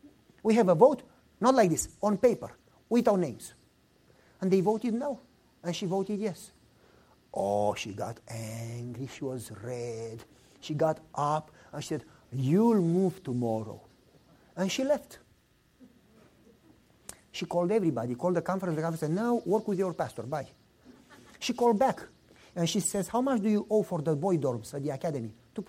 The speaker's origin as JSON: {"language": "English", "country": "Romania", "second_language": "English", "moved": "as an adult", "lives_now": "United States", "said": "I am poorer than you. I came from Romania. I have nothing."}